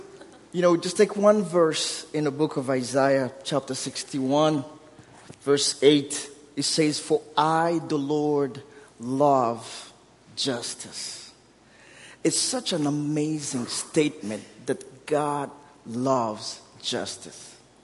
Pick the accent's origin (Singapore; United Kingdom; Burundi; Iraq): Burundi; first language Kirundi; English is a second language; I'm from Africa, so my primary language is Kirundi, and then Swahili, and then Kibembe, and then French. So English somewhere 7 or 8. So I have a thick accent